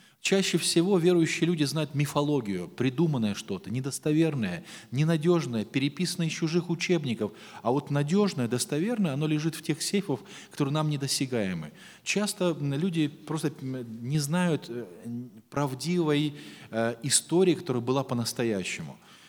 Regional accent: Saint Petersburg, Russia; born there; also born or lived in Moldova; now in Moscow, Russia; Я живу в Москве 25 лет. До этого я жил 25 лет в Молдавии, я родился в Ленинграде, в Санкт-Петербурге, и женившись, у нас был брак в 91 году, мы переехали в Москву

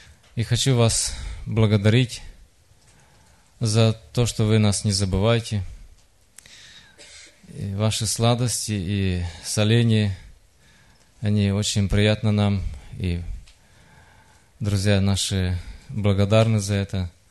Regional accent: Moldova

